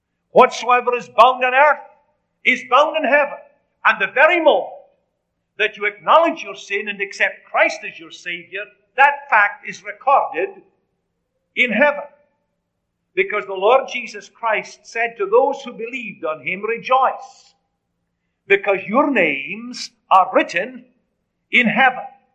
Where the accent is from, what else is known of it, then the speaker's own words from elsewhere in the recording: Edinburgh, Scotland, United Kingdom; born there; moved away; Now, I was born in Scotland, so I would have to go back to Edinburgh to find my name in the register.